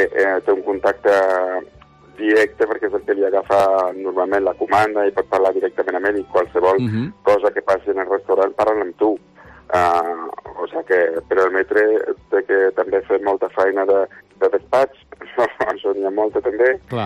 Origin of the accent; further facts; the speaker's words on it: France; Catalan is a second language; now in Spain; perquè sóc un francès que va aprendre de vi aquí a Espanya, al final.